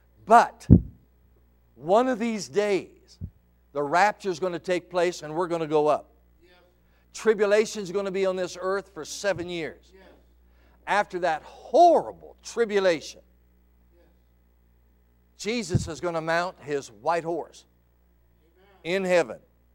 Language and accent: English; Colorado, United States; I was raised in Colorado.